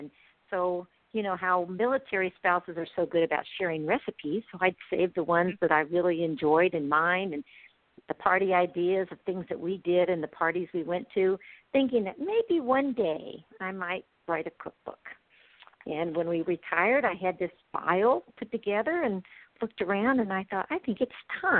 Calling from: Lillian, Alabama, United States; also born or lived in Bloomington, Indiana; I'm calling from Lillian, Alabama, which is in the Gulf Shore and Orange Beach area of Alabama.

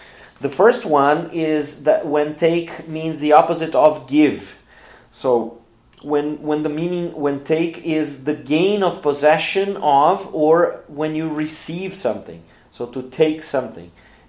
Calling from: Porto Alegre, Rio Grande do Sul, Brazil; English is a second language

